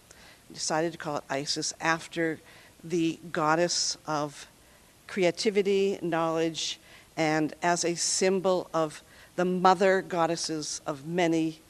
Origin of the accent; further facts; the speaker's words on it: United States; now in Italy; some of us were Americans. I'm an American, I live in Italy.